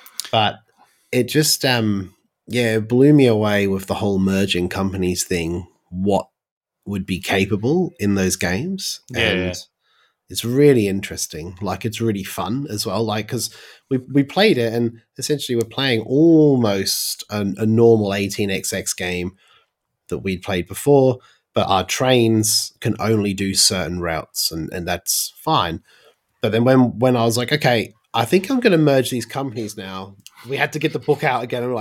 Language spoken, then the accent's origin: English; Norwich, East of England, United Kingdom; it's based in East Anglia, which is where I'm from. I'm actually from Norwich, which is on the map there.